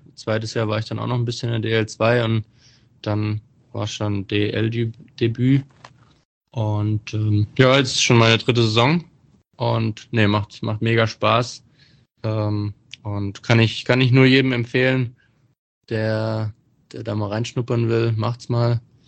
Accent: Bietigheim, Baden-Württemberg, Germany; Also ich bin ja aus Bietigheim

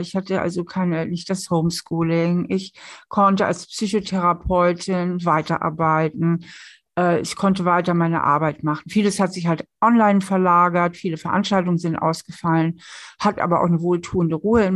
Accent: Hamburg, Germany; moved away as an adult; now in Trier, Germany; Ich bin in Trier, meiner Wahlheimat, und ursprünglich komme ich aus Hamburg, habe mich hier mal in der Mosel niedergelassen, beziehungsweise bin hier nach dem Studium so ein bisschen hängen geblieben

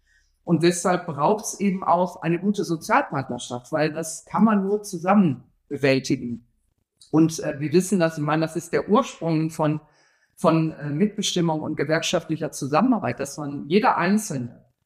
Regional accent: Duisburg, North Rhine-Westphalia, Germany; ich komme ja selbst aus Duisburg

